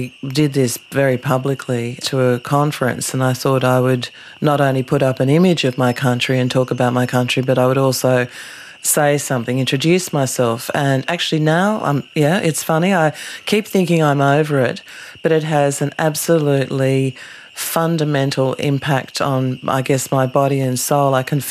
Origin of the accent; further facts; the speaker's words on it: Sydney, New South Wales, Australia; I grew up in Sydney as well.